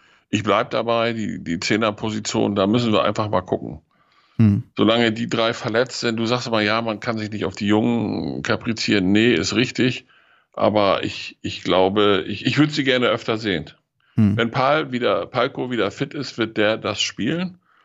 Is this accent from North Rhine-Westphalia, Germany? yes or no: no; Lower Saxony, Germany; Ich freue mich schon auf das Hannover-Spiel am Freitag, weil ich hinfahren werde als Niedersachse.